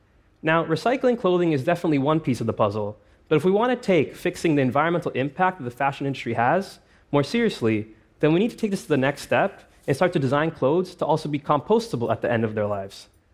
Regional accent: Toronto, Ontario, Canada; my hometown of Toronto

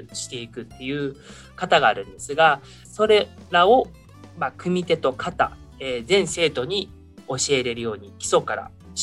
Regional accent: Kanoya, Kagoshima, Japan; 私は鹿児島県鹿屋市という小さくはないと思うんですけど、結構田舎の方から来てます。

